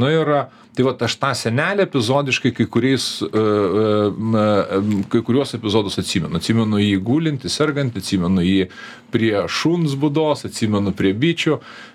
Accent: Radviliškis, Šiauliai County, Lithuania; born there; O gimiau aš, tai esu gimęs 77 metais, Liepos 18 dieną, gimiau Radviliškį

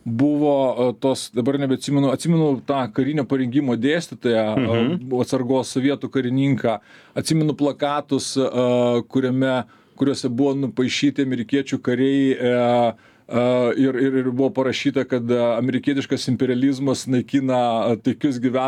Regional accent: Radviliškis, Šiauliai County, Lithuania; Garsus savo trenksmu, plieniniai žirgais, Radviliškio miestas, geležinkelio sostinė.

